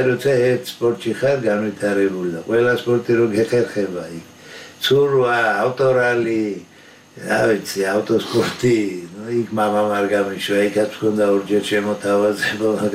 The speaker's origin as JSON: {"language": "Georgian", "region": "Tbilisi", "country": "Georgia", "tie": "born or raised there", "also_born_or_lived": "Batumi", "said": "დავიბადე ბათუმში, დავიზარდე თბილისში დედოვეში."}